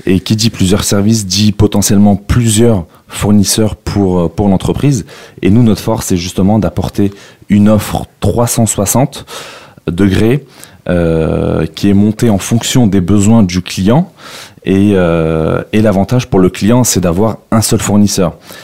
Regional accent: Sarcelles, Île-de-France, France; Disons que le Val-d'Oise, c'est un secteur que je connais bien, vu que j'ai grandi à Sarcelles.

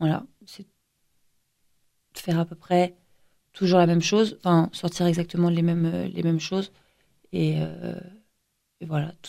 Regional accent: Osny, Île-de-France, France; Je suis née à Pontoise et j'ai vécu toute mon enfance à Osny.

